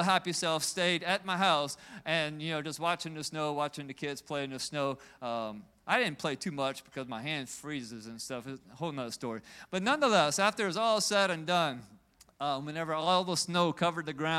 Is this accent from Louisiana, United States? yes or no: yes; Louisiana, United States; We're from South Louisiana.